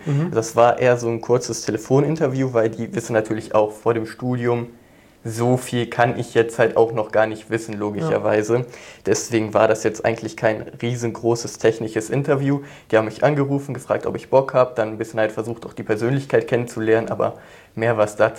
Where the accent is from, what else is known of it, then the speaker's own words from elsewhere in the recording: North Rhine-Westphalia, Germany; now in Frankfurt, Germany; Ich komme aus der Nähe von Köln, habe mich halt dann eher in diesem Umfeld beworben